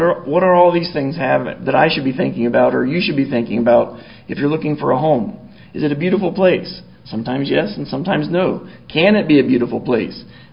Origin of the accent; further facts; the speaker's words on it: Colorado, United States; born there; I love Colorado. I was born in Colorado. Someday I'd like to be back in Colorado.